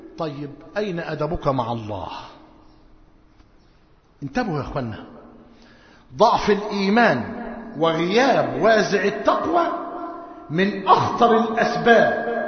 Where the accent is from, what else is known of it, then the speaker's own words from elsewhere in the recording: Egypt; ونحن في موسم في قريتنا وفي قرى مصر موسم حصاد القمح